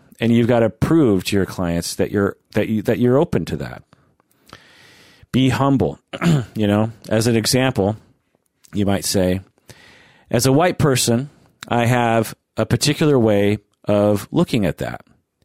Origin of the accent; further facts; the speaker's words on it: Sammamish, Washington, United States; So, I grew up in Sammamish, Washington, which is, you know, not far from here. It was mostly rural back then, so I kind of feel like a country boy who now lives in the city.